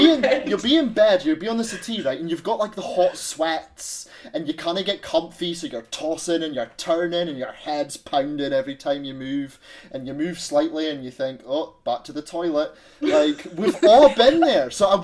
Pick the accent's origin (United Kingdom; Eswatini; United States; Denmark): United Kingdom; Scotland; And we all know as Scottish people that Iron Brew is one surefire way to cure everyone's hangovers, right?